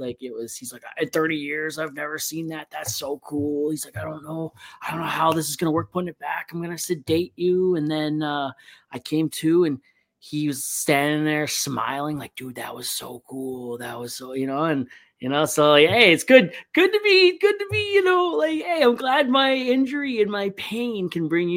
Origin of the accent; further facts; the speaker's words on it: Toronto, Ontario, Canada; now in Alberta, Canada; I'm from Toronto originally, you know, just outside of Toronto.